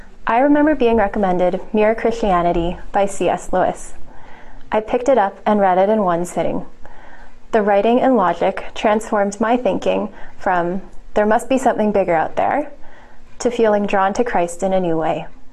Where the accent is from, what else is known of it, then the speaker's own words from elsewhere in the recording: Ottawa, Ontario, Canada; now in Kingston, Canada; I grew up in Ottawa and have been in Kingston for the last 6 years.